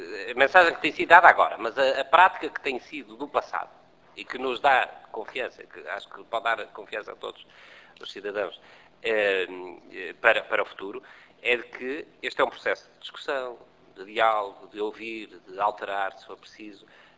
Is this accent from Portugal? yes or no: yes; Guimarães, Norte, Portugal; sou de Guimarães e a ligação a Creixmil é tão forte que os meus filhos nasceram em Creixmil.